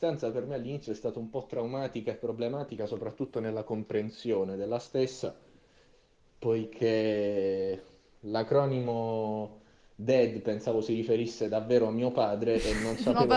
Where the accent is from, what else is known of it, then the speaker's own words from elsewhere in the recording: Apulia, Italy; poiché io sono pugliese